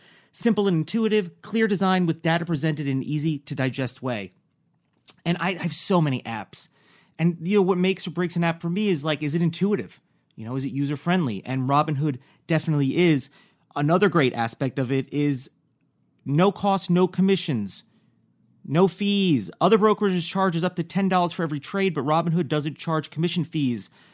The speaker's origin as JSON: {"language": "English", "region": "New York", "country": "United States", "tie": "born or raised there", "said": "I'm also from New York, and I remember growing up"}